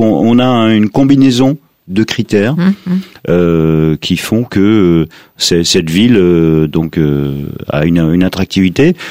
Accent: Auvergne-Rhône-Alpes, France; moi je suis originaire de la Drôme provençale.

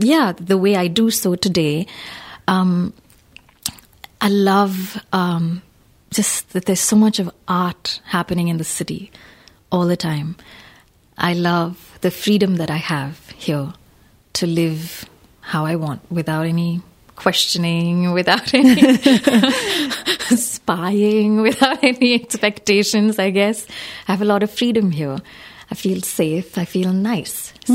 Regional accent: India; now in France; sister would say I'm more French than Indian now. And then we have huge debates about that. I'm like, no, I'm still Indian in my heart. I'm still so Indian

